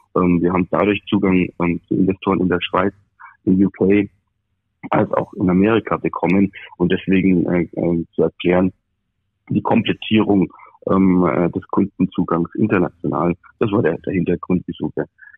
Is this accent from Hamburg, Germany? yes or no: no; Nuremberg, Bavaria, Germany; in meiner Heimatstadt in Nürnberg